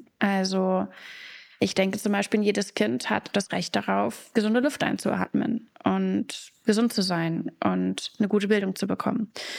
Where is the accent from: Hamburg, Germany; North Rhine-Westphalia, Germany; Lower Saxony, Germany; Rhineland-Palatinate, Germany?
Hamburg, Germany; ich bin 28 Jahre alt, ich komme aus Hamburg in Norddeutschland.